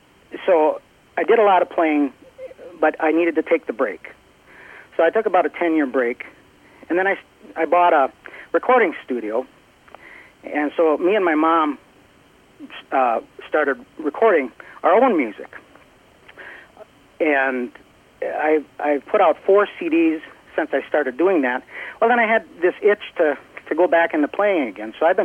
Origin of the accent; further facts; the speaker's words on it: Marshfield, Wisconsin, United States; also born or lived in Hawaii, United States / Illinois, United States; We lived in Hawaii. We lived in Illinois. I mean, we traveled a lot. When I was about 12 years old, we moved back to Wisconsin.